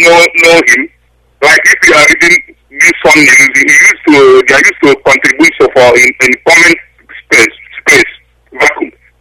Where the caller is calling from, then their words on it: Japan; I'm calling from Japan.